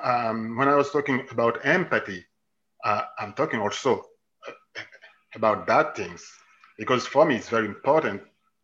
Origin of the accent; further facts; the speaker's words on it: Haiti; English is a second language; moved away as an adult; I grew up in a country until 23 years old, I grew up in Haiti. I was born and I grew up in Haiti.